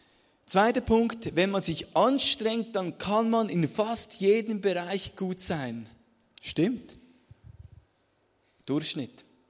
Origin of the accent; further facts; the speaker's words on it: Switzerland; Bei uns in der Schweiz, da müssen wir Französisch lernen.